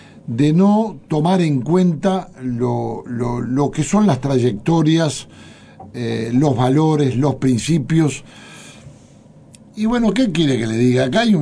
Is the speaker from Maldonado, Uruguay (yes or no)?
no; Paysandú, Uruguay; Yo salí de Paysandú pobre políticamente